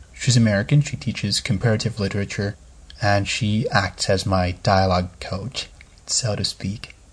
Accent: Saint Petersburg, Russia; English is a second language; I was born in 1977 in St. Petersburg, Russia, lived here all my life, never traveled abroad.

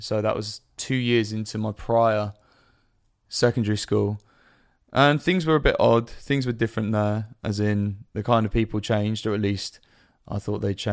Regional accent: Maidstone, South East England, United Kingdom; So I was born in Maidstone, and I remember spending pretty much 13, 14 years of my life there. I went to primary school in Barming, and then sooner or later got old enough to go to secondary school, which was Oakwood Park, I believe.

